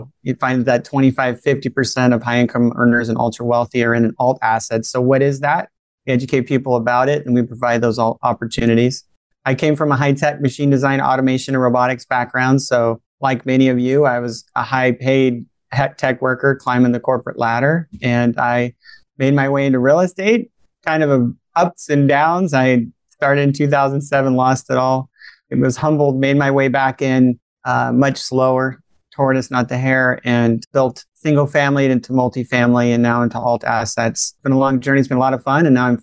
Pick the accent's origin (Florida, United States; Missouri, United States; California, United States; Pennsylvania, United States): Florida, United States; also born or lived in Italy; I was born in Italy and lived in Florida for about all my formative years.